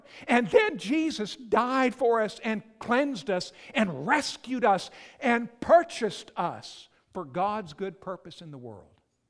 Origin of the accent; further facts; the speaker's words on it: Whitefish, Montana, United States; moved away as an adult; I grew up in Whitefish, Montana. My wife grew up in Bakersfield, California. We moved to Texas to go to seminary.